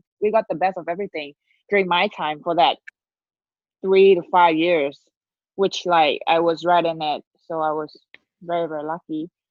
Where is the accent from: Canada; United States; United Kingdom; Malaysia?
Malaysia; born or raised there